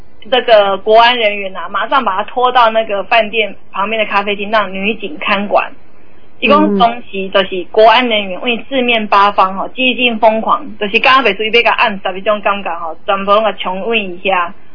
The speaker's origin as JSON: {"language": "Chinese", "country": "Taiwan", "said": "咱都是台湾人，我是台湾人"}